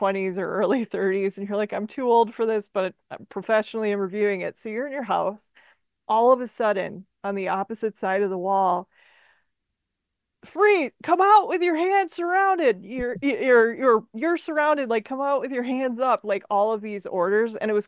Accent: United States; being an American, you hear all we have a lot of crime

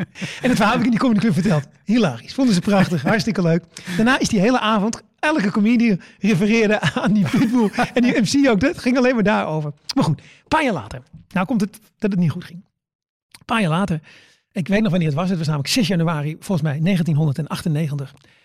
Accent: Netherlands; Weet je, ik kom uit Nederland.

